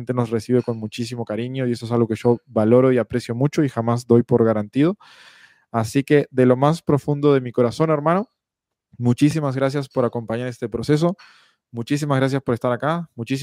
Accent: Uruguay; accent: Uruguayan; now in Mexico; Te juro que he hecho esfuerzos extremos por mantener mi acento uruguayo y se me ha complicado. O sea, bueno, está fuera de mi control. Ya llevo 2 años viviendo en México y se me hace muy difícil mantener el acento uruguayo.

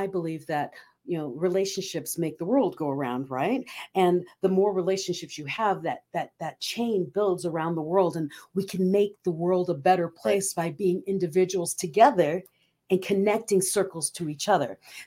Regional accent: Philippines; I grew up in the Philippines in the Church of Christ. We don't sing songs that Americans sing.

